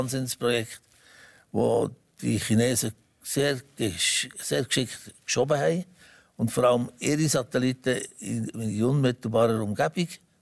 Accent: Switzerland; Und da kann man als Schweizer nur sagen

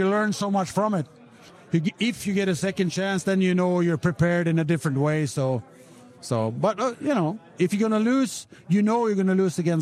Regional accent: Sweden; No, never did. No, but I came from Sweden.

